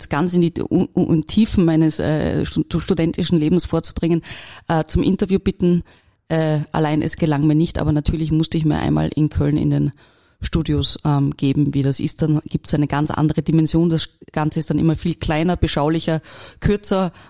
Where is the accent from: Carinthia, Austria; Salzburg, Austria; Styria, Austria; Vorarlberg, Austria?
Salzburg, Austria; now in Vienna, Austria; ja, ich komme aus Salzburg, ja, da tragen viele Menschen Barberjacken und Hemden und einen gewissen Teil dieser, möchte ich fast sagen, dieser Uniform habe ich nie abgelegt, obwohl ich schon seit Jahrzehnten in Wien lebe